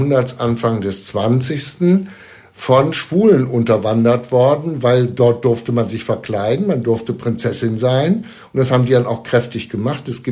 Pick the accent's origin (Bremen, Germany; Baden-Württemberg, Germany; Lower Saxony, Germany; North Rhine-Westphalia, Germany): North Rhine-Westphalia, Germany; Cologne; Ja, ich bin in Köln aufgewachsen, wenn auch nicht geboren.